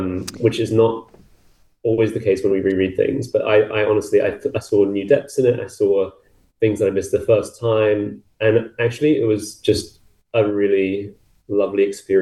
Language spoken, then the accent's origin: English; New Zealand; born there; And I'm a Kiwi by birth.